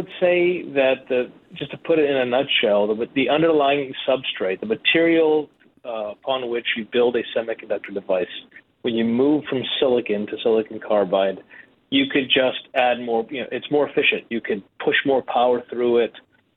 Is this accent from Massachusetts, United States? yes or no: yes; Boston, Massachusetts, United States; I grew up on it. I grew up in Boston.